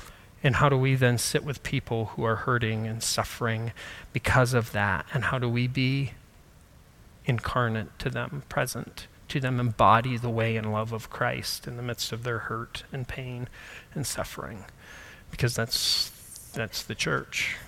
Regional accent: United States; I was born in America, I've lived in America my entire life

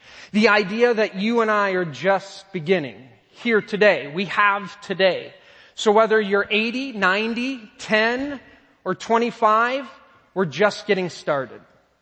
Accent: Hudsonville, Michigan, United States; So my wife, Sarah, and myself, I grew up in Hudsonville. Graduated from Hudsonville High School a few long years ago.

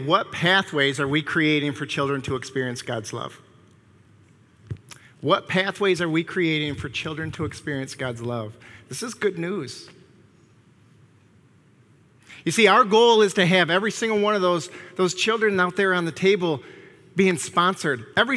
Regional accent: Michigan, United States; I don't know if it's because I grew up in West Michigan.

